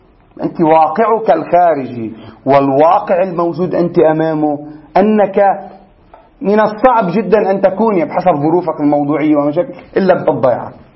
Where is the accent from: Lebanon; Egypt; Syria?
Lebanon; واحد من بلدنا نحن من لبنان مثلا